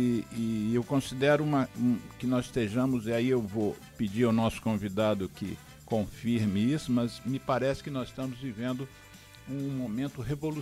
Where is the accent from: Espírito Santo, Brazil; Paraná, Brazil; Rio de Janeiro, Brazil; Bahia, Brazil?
Rio de Janeiro, Brazil; eu, como carioca da Gema, eu peço desculpas a essas famílias, eu visto aqui a carapuça de um carioca da Gema